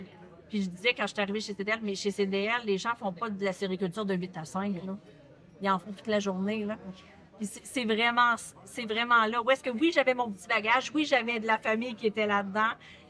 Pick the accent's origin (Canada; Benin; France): Canada; Île-aux-Grues, Quebec; Moi, je viens de l'Île-aux-Grues, qui est une petite île dans le milieu du Saint-Laurent.